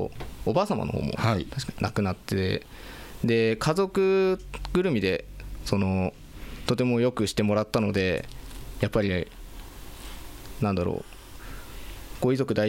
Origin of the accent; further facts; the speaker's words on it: Onagawa, Miyagi, Japan; 自分の地元である女川町に来て